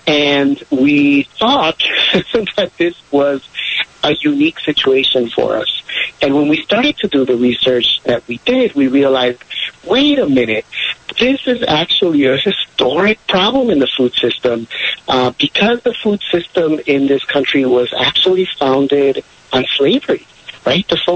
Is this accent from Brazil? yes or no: no; Guatemala; moved away; But I'm Latino. I'm an immigrant from Guatemala, and I came here in the 80s with my family